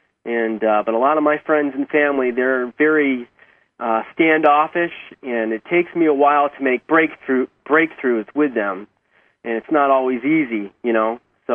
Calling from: Northampton, Massachusetts, United States; I'm calling from Massachusetts.

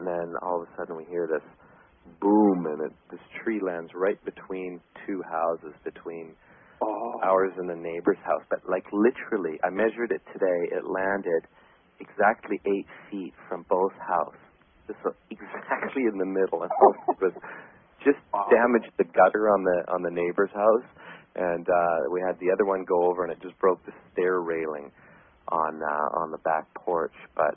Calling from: Vancouver, British Columbia, Canada; I'm from Vancouver.

